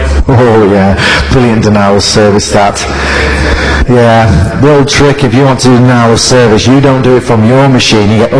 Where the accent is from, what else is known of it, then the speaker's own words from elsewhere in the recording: England, United Kingdom; as I'm English, so my pronunciation is a bit different.